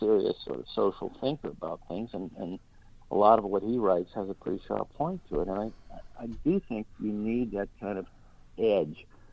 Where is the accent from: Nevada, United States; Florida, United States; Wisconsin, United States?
Florida, United States; Fort Lauderdale; But I grew up in Lauderdale